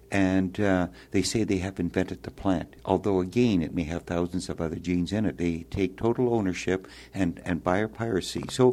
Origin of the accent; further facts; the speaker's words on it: Saskatchewan, Canada; I'm a farmer from Western Canada, the province of Saskatchewan, and I grow primarily wheat and canola and some other crops.